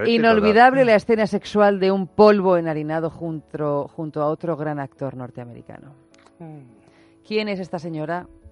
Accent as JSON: {"language": "Spanish", "town": "Albacete", "region": "Castilla-La Mancha", "country": "Spain", "said": "yo soy de Albacete."}